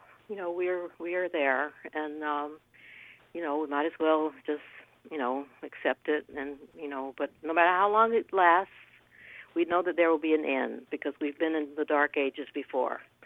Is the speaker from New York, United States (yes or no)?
no; Georgia, United States; You know, I grew up in Georgia under strict segregation. I would not want to go there.